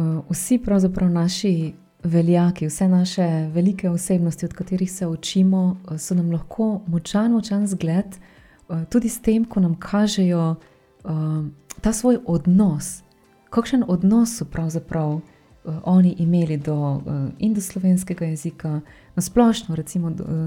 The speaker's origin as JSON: {"language": "Slovenian", "region": "Prekmurje", "country": "Slovenia", "accent": "Prekmurje dialect", "said": "Ja, za to mojo prekmurščino enostavno moram povedati, ko je totalno moja, čista moja."}